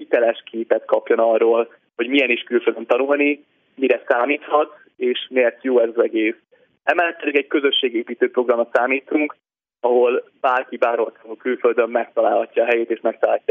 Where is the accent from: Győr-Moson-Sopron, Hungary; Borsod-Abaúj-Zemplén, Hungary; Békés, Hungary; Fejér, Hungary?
Fejér, Hungary; Székesfehérvár; Én alapvetően székesfehérvári vagyok, vidéki vagyok